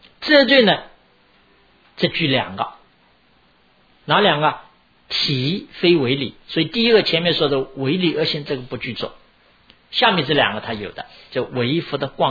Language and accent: Chinese; China; 因为我们中国人来说，我看见的比如西方人啊，美国人也是这样，对的点点头，不对的摇摇头。